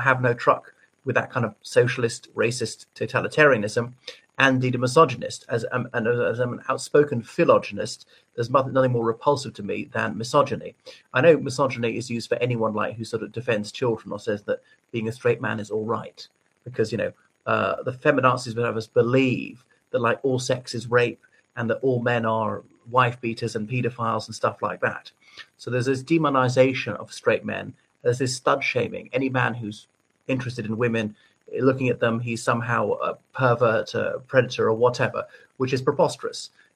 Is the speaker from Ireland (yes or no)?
yes; Ireland; everybody … from Ireland.